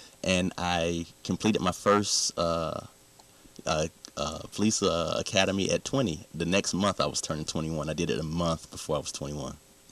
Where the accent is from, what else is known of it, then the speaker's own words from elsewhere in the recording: Greenwood, South Carolina, United States; I am. I grew up in Greenwood. My parents were educators here.